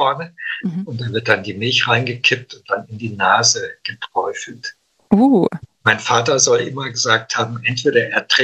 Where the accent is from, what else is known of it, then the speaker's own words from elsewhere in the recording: Hinterzarten, Baden-Württemberg, Germany; ich bin ja im Schwarzwald aufgewachsen, in Hinterzarten.